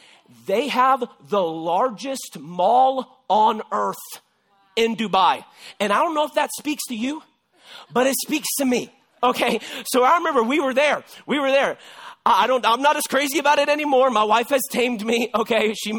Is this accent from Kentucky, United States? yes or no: no; Texas, United States; I am originally a Texan. Okay. Born and raised and reared, however you want to say it. I am a Texan.